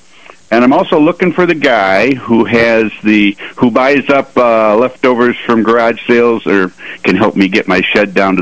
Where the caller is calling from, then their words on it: Godfrey's Pond, New York, United States; from Godfrey's Pond.